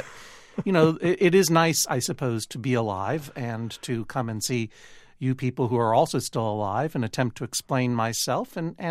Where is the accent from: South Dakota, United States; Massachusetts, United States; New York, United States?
Massachusetts, United States; Boston; growing up in Boston as an only child, I had an amazing wealth of culture available to me.